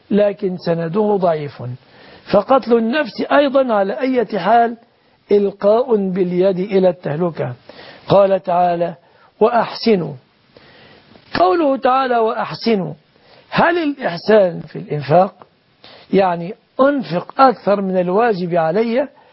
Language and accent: Arabic; Egypt; وحفظ الله بلادنا مصر